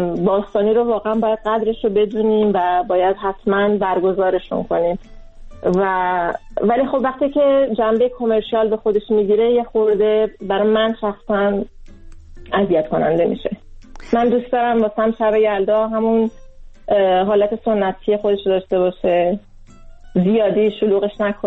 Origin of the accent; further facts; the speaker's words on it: Sweden; من در سوئد بزرگ شدم و ما اینجا در سوئد، اینجا سوئد همه چیز برعکس ایرانه